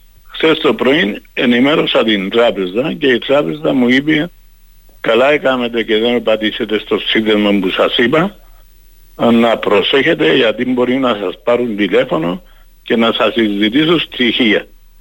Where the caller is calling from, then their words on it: Paphos, Paphos District, Cyprus; είμαι από την Πάφο.